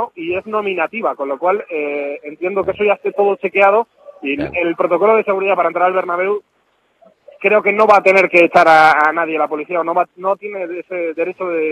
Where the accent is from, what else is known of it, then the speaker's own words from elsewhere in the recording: Spain; yo diría que el sentimiento nuestro en España es la pena que nos da tener que acoger este partido